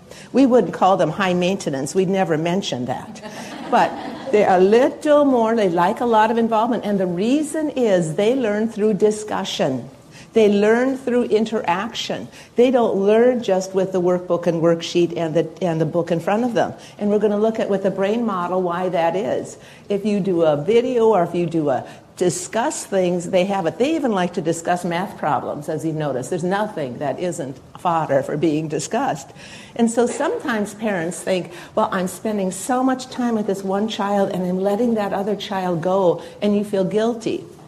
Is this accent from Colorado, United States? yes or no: yes; Denver, Colorado, United States; And we're from Denver, Colorado, by the way, where it's like dry.